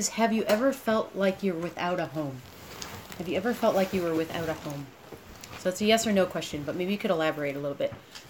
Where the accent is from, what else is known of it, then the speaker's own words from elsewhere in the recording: Chicago, Illinois, United States; now in Michigan, United States; And I live in Michigan. I am 36. So that's just a tiny bit about me. I'm from Chicago area originally.